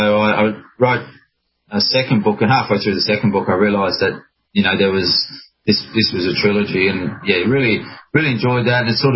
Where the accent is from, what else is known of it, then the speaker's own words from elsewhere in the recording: Australia; Growing up in Australia